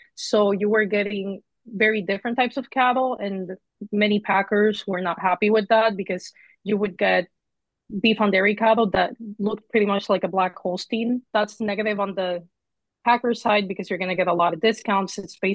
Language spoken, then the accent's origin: English; Puerto Rico; moved away as an adult; now in United States; I'm from Puerto Rico originally, and I moved to Michigan a few years ago to work on my master's with Dr. Dan Buskirk here at Michigan State.